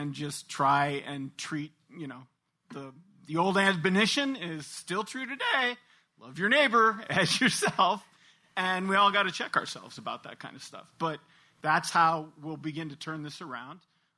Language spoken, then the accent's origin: English; Ann Arbor, Michigan, United States; I grew up in Ann Arbor, Michigan.